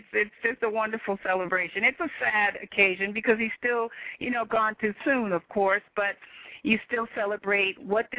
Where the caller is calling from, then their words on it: Charlotte, North Carolina, United States; I am calling from Charlotte, North Carolina